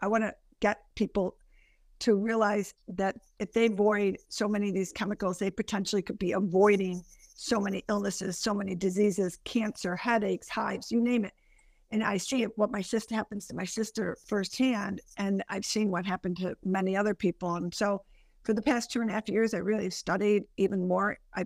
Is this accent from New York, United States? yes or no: yes; Buffalo, New York, United States; So I grew up, born and raised in Buffalo, New York, which is actually where I am today, and a very close-knit family.